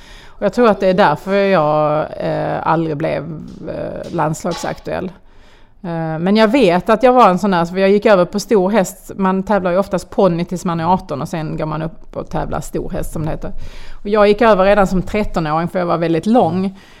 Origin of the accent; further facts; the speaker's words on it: Skanör med Falsterbo, Skåne, Sweden; Jag är uppväxt nere i Skanö Falsterbo som ligger så långt sydväst man kan komma i det här landet.